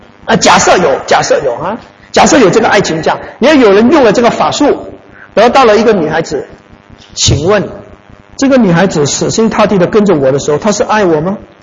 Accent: Malaysia; 我在马来西亚出生跟长大

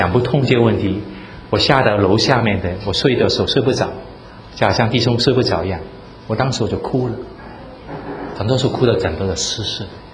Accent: Hong Kong; 我在香港出生的，我家里的当时我在香港，住在香港一个高楼上面顶楼，当时我在香港没有什么空调

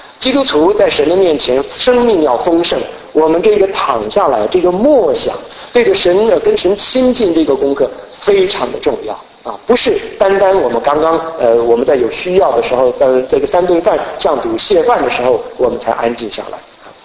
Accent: Taiwan; 我就想起我小的时候在台湾的时候

